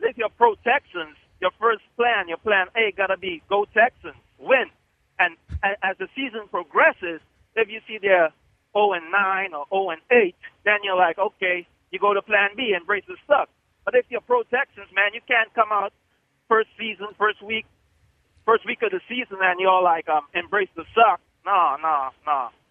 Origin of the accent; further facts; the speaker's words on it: Trinidad & Tobago; now in Houston, United States; I'm from Trinidad, but I like what I see in Houston, man.